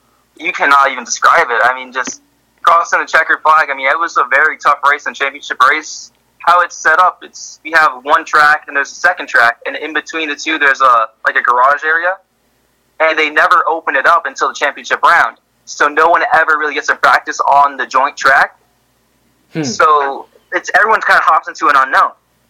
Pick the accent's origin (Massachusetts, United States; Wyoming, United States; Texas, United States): Massachusetts, United States; Wellesley; in my hometown of Wellesley, Massachusetts, it wasn't very all that popular.